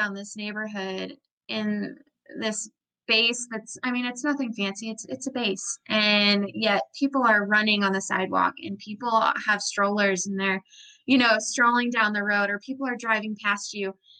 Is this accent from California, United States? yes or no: no; Vermont, United States; Yeah, I'm from Vermont.